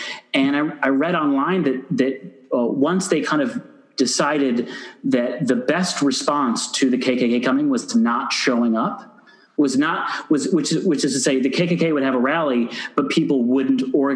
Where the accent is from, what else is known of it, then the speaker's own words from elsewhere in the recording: Ann Arbor, Michigan, United States; You know, my hometown is a very liberal college town, Ann Arbor, Michigan, everyone, not trying to brag.